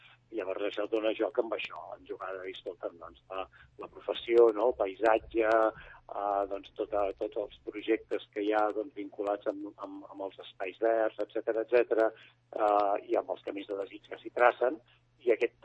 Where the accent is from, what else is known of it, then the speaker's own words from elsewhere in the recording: Reus, Catalonia, Spain; jo soc nascut a Reus i per tant, la meva terra és el sud, no? És cap on és on m'aspira molt, no? Per tot, perquè és una terra que és on hi vaig néixer, hi vaig créixer i m'hi sento molt identificat, hi vaig molt sovint.